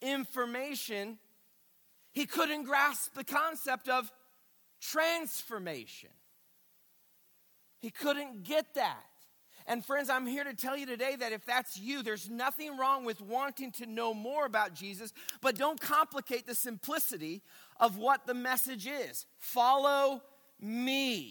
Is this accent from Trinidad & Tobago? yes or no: no; Missouri, United States; I grew up on Table Rock Lake, and I used to fish all the time.